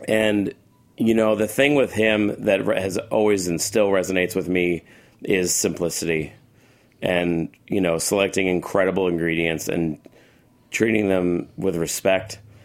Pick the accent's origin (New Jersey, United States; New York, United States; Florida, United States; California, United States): New Jersey, United States; Paramus; I'm from Jersey. I grew up in Paramus.